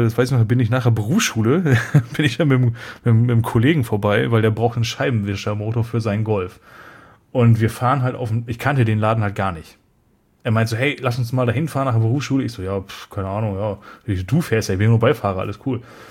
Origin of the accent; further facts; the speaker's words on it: North Rhine-Westphalia, Germany; ich komme ja auch aus NRW, so ursprünglich